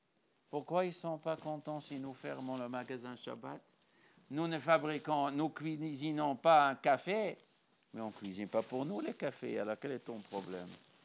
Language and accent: French; Morocco; Comme chez nous au Maroc